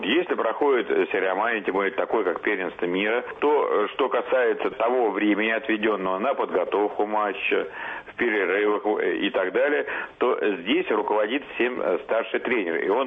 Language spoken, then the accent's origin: Russian; Russia; я сам россиянин и всю жизнь отдал российскому хоккею